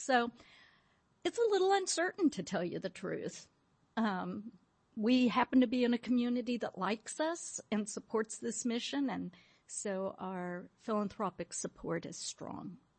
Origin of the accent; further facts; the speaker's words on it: Fort Worth, Texas, United States; now in Austin, United States; I came from Fort Worth many years ago, and the city did not support social services at all, and moving to Austin was mind-blowing to me